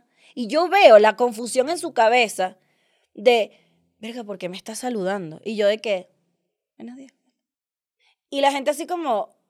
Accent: Venezuela; es que yo soy venezolana, y nosotros cuando la gente viene, nosotros la saludamos.

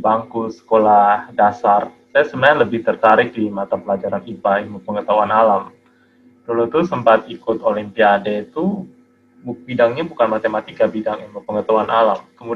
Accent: Kupang, East Nusa Tenggara, Indonesia; keluarga saya dari papa dan mama memang lahir dan besar di Kupang, di kota Kupang seperti tadi kata Kevin. Jadi saya sejak duduk di bangku sekolah, mulai dari bangku TK hingga kuliah S1, kuliah sarjana tuh juga di universitas di Kupang

